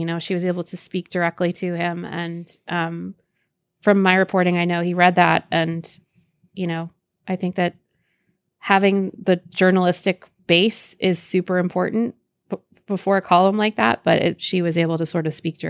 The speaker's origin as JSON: {"language": "English", "town": "Elkhart", "region": "Indiana", "country": "United States", "tie": "born or raised there", "said": "Elkhart, Indiana. I'm actually here right now."}